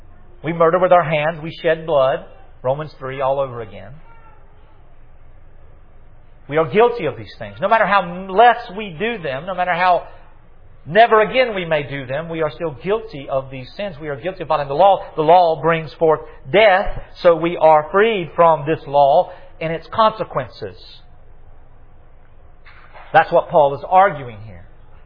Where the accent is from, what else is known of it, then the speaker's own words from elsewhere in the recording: Southern United States, United States; some phraseology that I use as a Southerner that may reflect blasphemously the divine natures of God.